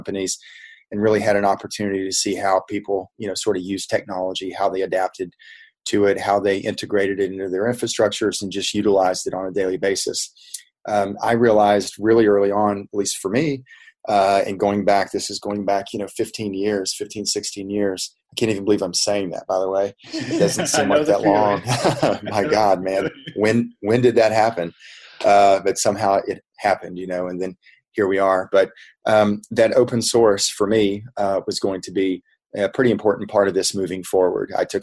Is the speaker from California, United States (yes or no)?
no; West Virginia, United States; I was born and raised in West Virginia. My dad was a coal miner. So I am from, Appalachia.